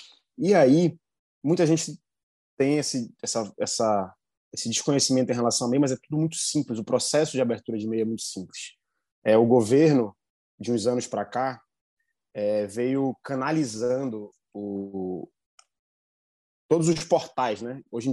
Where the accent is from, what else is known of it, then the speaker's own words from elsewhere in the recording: Amazonas, Brazil; a gente é do Amazonas